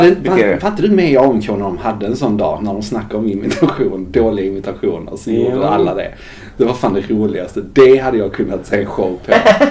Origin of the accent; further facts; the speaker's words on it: Skåne, Sweden; now in Gothenburg, Sweden; Jag fick det för att de sökte efter skåningar i Göteborg.